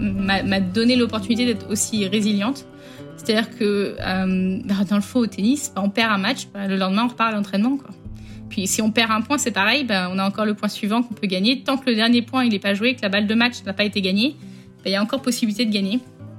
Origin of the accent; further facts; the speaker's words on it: Rennes, Brittany, France; Je suis de Rennes à la base. M- ma vie en grandissant, donc en Bretagne, j'ai une vie assez standard.